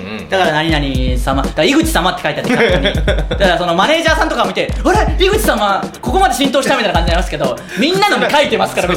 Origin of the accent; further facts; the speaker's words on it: Kansai, Japan; やっぱ関西方面出身なんでそばがないじゃないですか